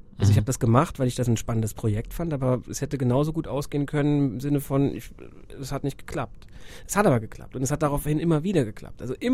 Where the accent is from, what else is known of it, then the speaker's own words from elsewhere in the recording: Germany; Dann kann ich als Deutscher nach Portugal fliegen